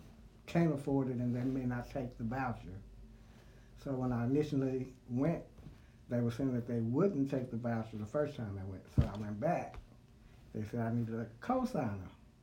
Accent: Dallas, Texas, United States; Right here in central Dallas, maybe 5 minutes from downtown.

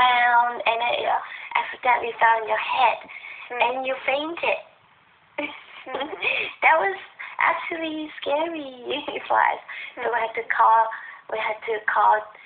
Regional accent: China; first language Cantonese; English is a second language; Because I dream about my hometown a lot.

